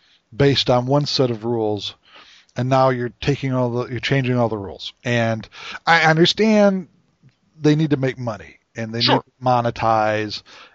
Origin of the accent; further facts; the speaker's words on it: Pontiac, Michigan, United States; some folks from my hometown where I grew up in Pontiac